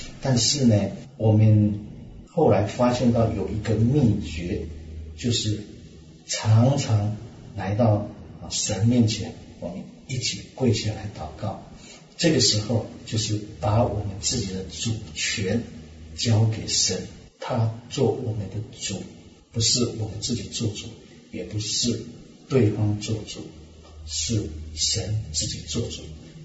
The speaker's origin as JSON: {"language": "Chinese", "country": "Taiwan", "tie": "born or raised there", "lives_now": "United States", "said": "如果说我们在美国已经在生活上在事业上都很稳定了，当你要接近退休年龄的时候，或许你可以来考虑说来回馈我们的家乡台湾"}